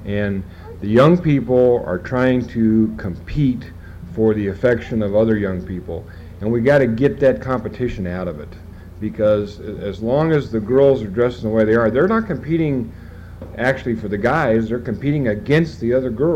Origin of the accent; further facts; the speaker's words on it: Missouri, United States; Remember, I'm from Missouri.